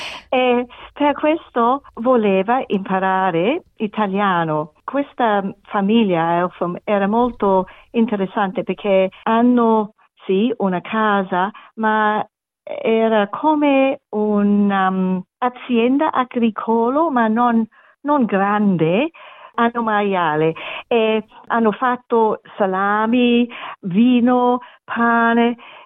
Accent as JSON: {"language": "Italian", "country": "Australia", "second_language": "Italian", "said": "Sì, sono australiana, ma mia famiglia era tedesca."}